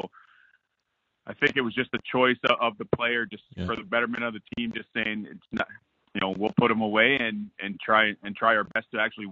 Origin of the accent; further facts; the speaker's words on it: Canada; growing up in Canada here, I played field lacrosse